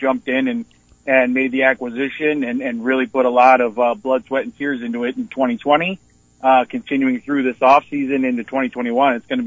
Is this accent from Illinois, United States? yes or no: yes; Illinois, United States; We grew up just outside of Chicago near a little park called Kitty Land